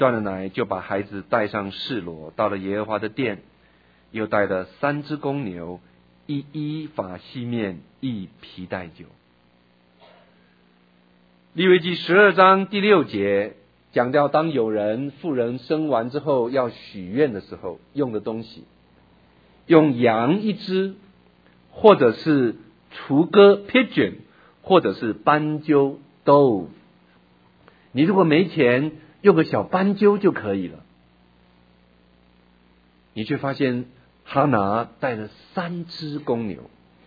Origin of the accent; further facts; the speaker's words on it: China; 不像我们中国人，有很多人做和尚